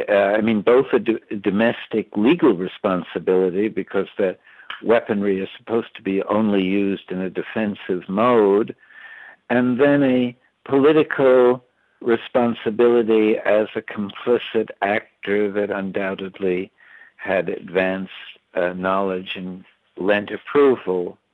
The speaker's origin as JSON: {"language": "English", "country": "United States", "said": "it's something I regret very much as an American, seeing my government engaged in such policies."}